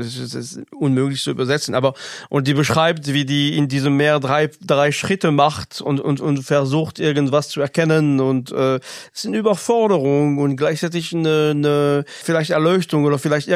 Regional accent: France; Ich komme aus Frankreich, zufällig.

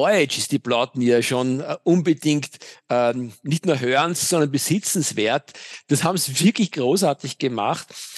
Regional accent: Vienna, Austria; ich bin ja echter Wiener.

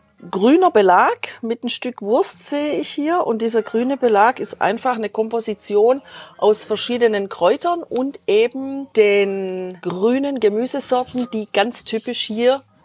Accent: Germany; auch bei uns zu Hause in Deutschland

